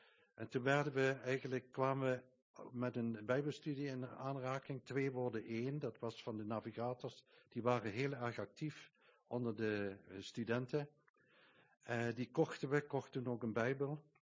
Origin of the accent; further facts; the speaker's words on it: Kerkrade, Limburg, Netherlands; born there; Ik ben geboren in Kerkrade, niet zo ver hier vandaan. En met 23 jaar kwam ik tot geloof.